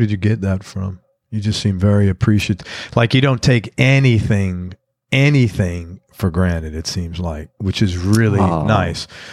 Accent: New York City, New York, United States; And so growing up in New York City, I grew up with kids from every culture all over the world.

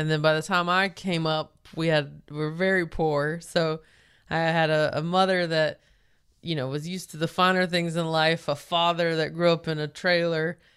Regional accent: Belmont, United States; to give credit to my hometown of Belmont, they have been nothing but lovely and accepting of me from day one. So I got very lucky in that I grew up in a town like I did.

